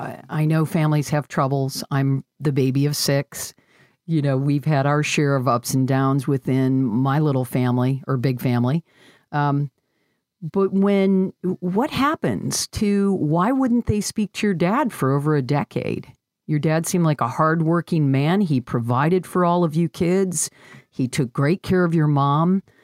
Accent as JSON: {"language": "English", "region": "Michigan", "country": "United States", "said": "Oh, Ohio. I'm not sure we can be friends. I'm from Michigan."}